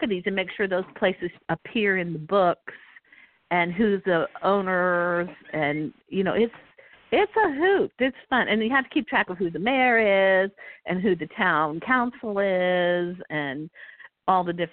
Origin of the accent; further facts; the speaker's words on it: Westerville, Ohio, United States; he also has a condo in Westerville, which is north of Columbus, which is my hometown, which is why I set the books there.